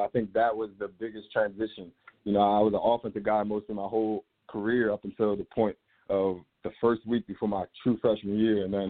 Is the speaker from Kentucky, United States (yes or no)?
no; Philadelphia, Pennsylvania, United States; also born or lived in Jersey Shore, New Jersey; I was born in Philadelphia originally before my mom moved me out to the Jersey Shore, you know, for better opportunities and things. But, you know, being a Philly kid and growing up in Philly as a young kid